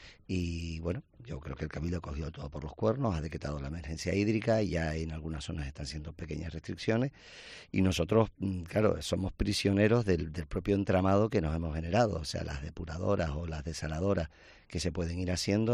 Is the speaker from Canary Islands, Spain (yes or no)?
yes; Canary Islands, Spain